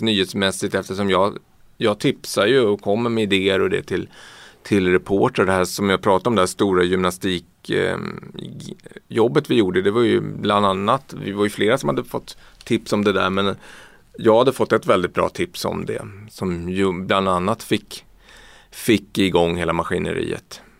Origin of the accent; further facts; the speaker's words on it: Stockholm, Stockholm County, Sweden; jag tycker att vi ska vara det eftersom jag är stockholmare själv